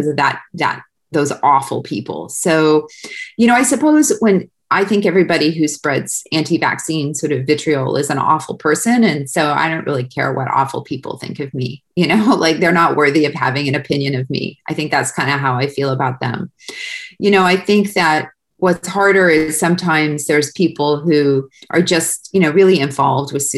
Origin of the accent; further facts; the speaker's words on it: Winnipeg, Manitoba, Canada; I'm from Winnipeg.